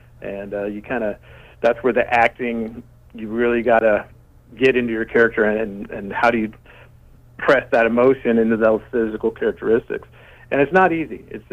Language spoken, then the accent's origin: English; Tennessee, United States; Yeah, I mean, I'm a Southern boy. I grew up there in Tennessee.